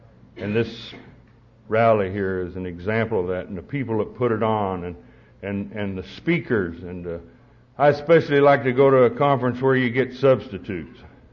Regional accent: Oklahoma, United States; also born or lived in Perryton, Texas; I was born in Perryton, Texas, and then taken back to Oklahoma. So I'm really an Okie at heart.

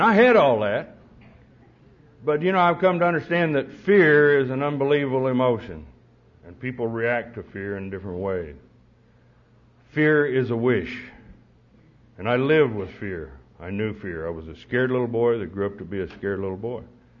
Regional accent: Oklahoma, United States; also born or lived in Perryton, Texas; I was born in Perryton, Texas, and then taken back to Oklahoma. So I'm really an Okie at heart.

